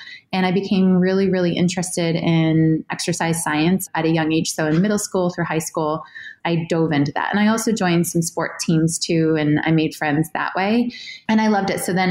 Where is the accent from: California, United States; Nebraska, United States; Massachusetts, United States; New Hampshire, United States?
New Hampshire, United States; I grew up in New Hampshire and my parents are amazing.